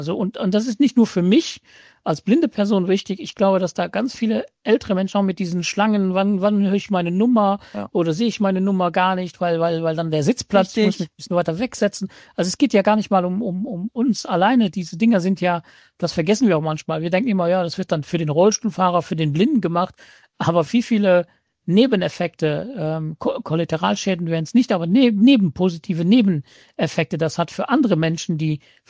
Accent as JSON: {"language": "German", "country": "Luxembourg", "said": "also ich komme jetzt aus dem Land Luxemburg, da hatten wir schon in Ende der 90er Jahren hatten wir schon diese Ticketmaschinen beim Bäcker"}